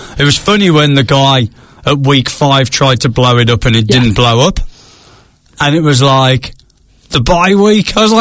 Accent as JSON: {"language": "English", "region": "England", "country": "United Kingdom", "said": "I'm English."}